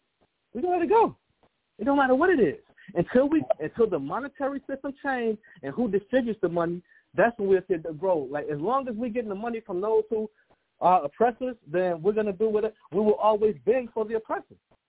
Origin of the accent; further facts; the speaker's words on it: Chicago, Illinois, United States; I never questioned, without being from New York, being born and raised in Chicago, I never questioned who created hip-hop. And I'm a rapper myself.